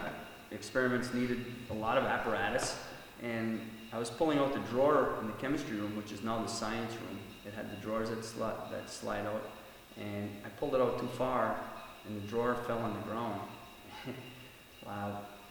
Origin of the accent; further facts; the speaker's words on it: Munising, Michigan, United States; also born or lived in Marquette; I was born in Marquette on November 3rd, 1947, and I lived there until the age of 3. And my parents then moved to Munising. I went to Munising School, public schools, for kindergarten through the 10th grade.